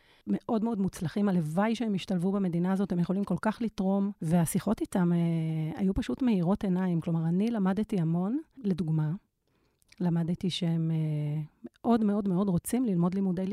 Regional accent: Tel Aviv, Tel Aviv District, Israel; אני גם מתל אביב.

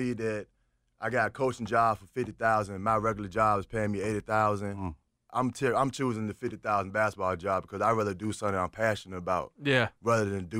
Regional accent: Richmond, Virginia, United States; You know, I'm from Richmond, Virginia, man.

